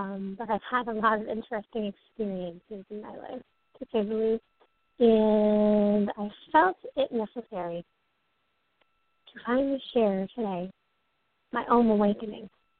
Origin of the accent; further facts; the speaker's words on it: Cape Cod, Massachusetts, United States; I was born in the United States. I moved to Cape Cod when I was 6. And my mother was a single mother.